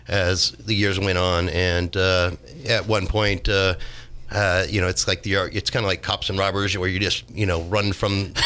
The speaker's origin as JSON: {"language": "English", "town": "Willits", "region": "California", "country": "United States", "tie": "born or raised there", "said": "I grew up in Mendocino County in Willits, and growing up in Willits, you kind of have to get out in the hills"}